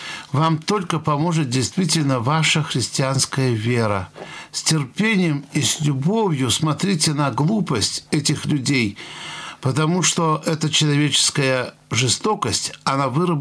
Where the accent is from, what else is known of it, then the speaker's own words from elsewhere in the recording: Novorossiysk, Krasnodar Krai, Russia; also born or lived in Belarus; Я вам скажу, что я родился в Белоруссии, хотя с 4 лет воспитывался на юге, в Новороссийске. Наша семья очень верующая, но не фанатичная.